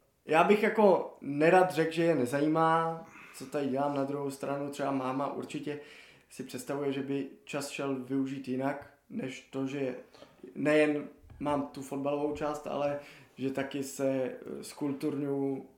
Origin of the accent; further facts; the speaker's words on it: Prague, Czechia; končila na tom, že jsem z Prahy.